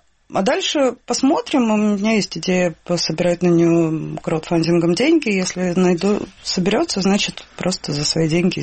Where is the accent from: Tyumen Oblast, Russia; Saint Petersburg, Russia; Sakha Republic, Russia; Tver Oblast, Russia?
Saint Petersburg, Russia; Я из Санкт-Петербурга, да.